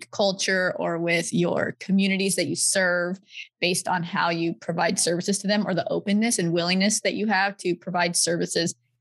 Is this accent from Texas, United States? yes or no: yes; Texas, United States; I hail from Texas, and there are so many people that I know who would want to step out into this